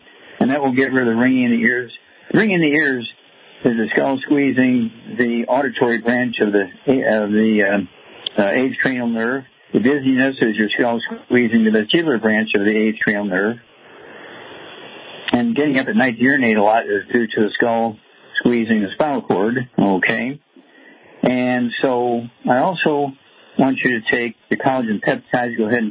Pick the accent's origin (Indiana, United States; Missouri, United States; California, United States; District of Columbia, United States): Missouri, United States; Let's start out in Missouri, my home state.